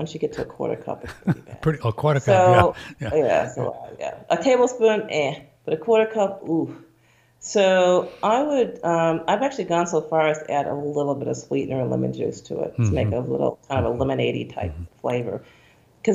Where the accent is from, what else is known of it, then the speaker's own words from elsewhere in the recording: Syracuse, New York, United States; So I'm from Syracuse, New York, and so this big raw food movement just took off.